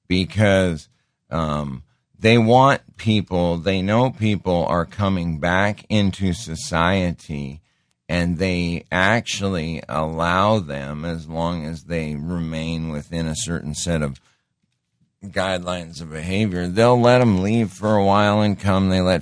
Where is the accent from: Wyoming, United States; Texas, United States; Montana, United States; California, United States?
Montana, United States; And I grew up in Montana with five reservations right around us.